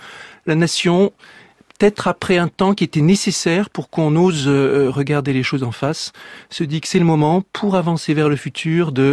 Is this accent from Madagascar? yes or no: no; France; en tant que Français, dont la famille a aussi eu une histoire en Algérie, puisqu'elle fait partie de ces nombreuses familles déracinées après la guerre d'Algérie.